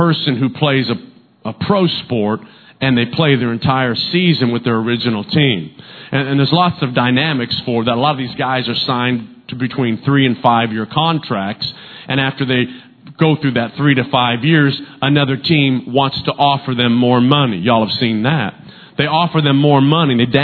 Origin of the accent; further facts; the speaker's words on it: the South, United States; I grew up in the South, and so the baseball team that we followed was Atlanta Braves.